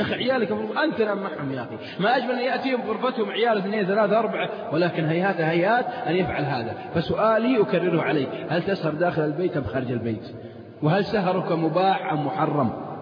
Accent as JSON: {"language": "Arabic", "country": "Saudi Arabia", "said": "حتى عندنا في السعودية الخميس إجازة"}